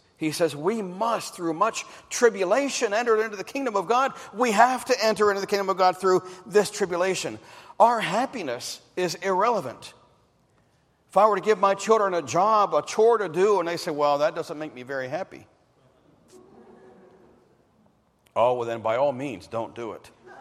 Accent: Pennsylvania, United States; I remember when I moved to the big city of Washington, D.C., growing up in Pennsylvania.

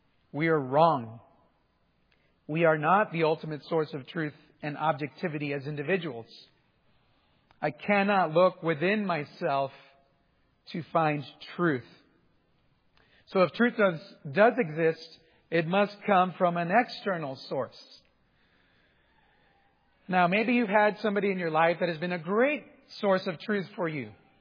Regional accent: Texas, United States; I grew up in South Texas, and we didn't have many toys growing up.

